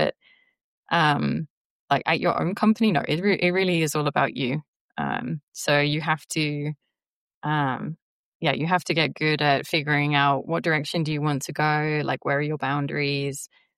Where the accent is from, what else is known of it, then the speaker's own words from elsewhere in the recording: England, United Kingdom; also born or lived in Netherlands; because of the fact that I'm from England originally and I was living in the Netherlands